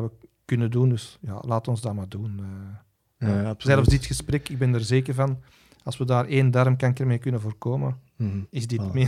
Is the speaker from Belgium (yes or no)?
yes; Ekeren, Flanders, Belgium; born there; Laat ons zeggen, ik ben geboren in Groot Antwerpen. Hè? Ik ben geboren in Ekeren.